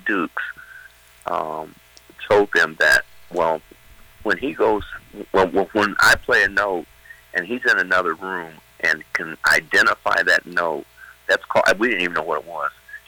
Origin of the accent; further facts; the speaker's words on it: Marion, Ohio, United States; So that's one thing I'm really happy about growing up in Marion, Ohio. It's just, you know, the people were very supportive.